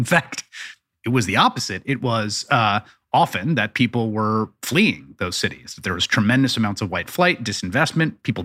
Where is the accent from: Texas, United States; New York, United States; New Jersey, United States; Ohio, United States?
New York, United States; Bronx; also born or lived in Washington, D.C. / Chicago / Providence; I grew up in the Bronx. I've lived my whole life in cities. I lived in Washington, D.C., Chicago, New York, and Providence, Rhode Island.